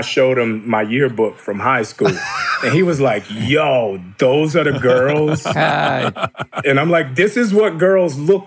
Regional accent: New Orleans, Louisiana, United States; Like growing up in New Orleans in the 80s and 90s, it was such a rough city.

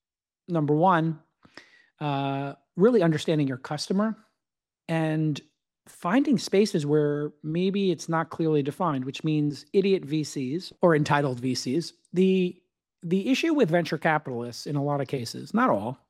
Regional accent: Brooklyn, New York, United States; I can remember when I was like 11, 12 or 13 growing up in Brooklyn, and we would play Sunday nights

